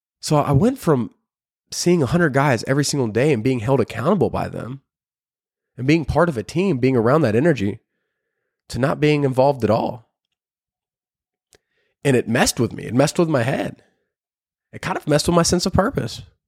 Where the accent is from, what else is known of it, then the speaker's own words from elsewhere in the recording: Peachtree City, Georgia, United States; also born or lived in Buford; I grew up in Peachtree City, Georgia, and moved to Buford. And that's where I went to high school.